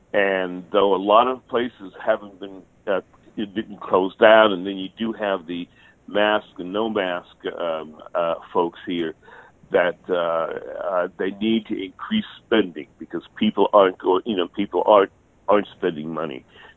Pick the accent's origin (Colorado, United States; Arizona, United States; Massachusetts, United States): Massachusetts, United States; also born or lived in Staten Island, New York; now in Mississippi, United States; listen to your program almost every day from Massachusetts originally, but I was born in Staten Island, New York.